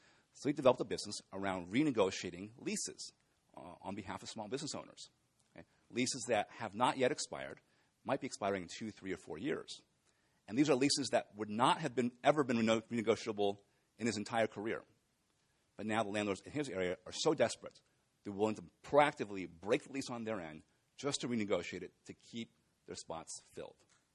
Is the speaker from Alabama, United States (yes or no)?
no; San Diego, California, United States; But the whole industry was started by Sol Price in my hometown, San Diego.